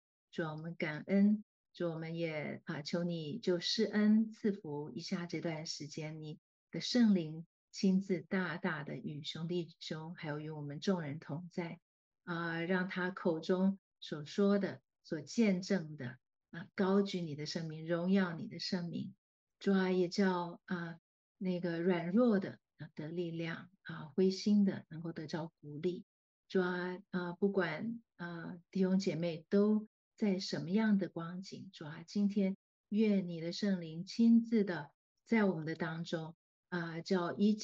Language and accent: Chinese; Taiwan; 大家好，我来自台湾，很高兴在这里认识大家